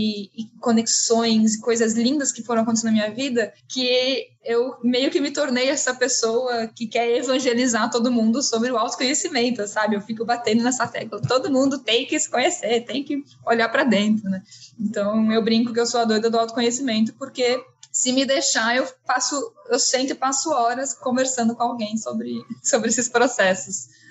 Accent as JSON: {"language": "Portuguese", "region": "São Paulo", "country": "Brazil", "tie": "born or raised there", "said": "Eu sou natural de São Paulo, capital. Eu tenho 33 anos."}